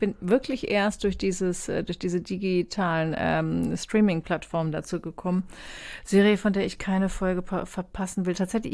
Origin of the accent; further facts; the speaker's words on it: Schleswig-Holstein, Germany; born there; now in Hamburg, Germany; Ich bin ja gebürtige Schleswig-Holsteinerin.